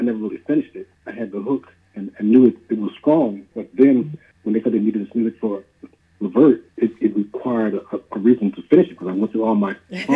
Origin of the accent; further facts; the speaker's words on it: Louisville, Kentucky, United States; also born or lived in Cincinnati, Ohio; we're from Louisville, Kentucky and Cincinnati.